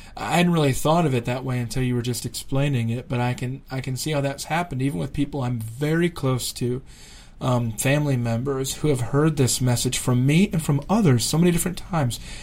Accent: South Dakota, United States; But I grew up in South Dakota, and I tell people all the time, I'm from South Dakota, and they repeat back to me, "Oh, North Dakota, what's that like?"

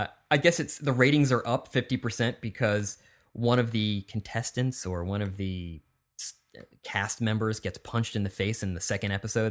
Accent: New Jersey, United States; wait a second, I'm from Jersey?

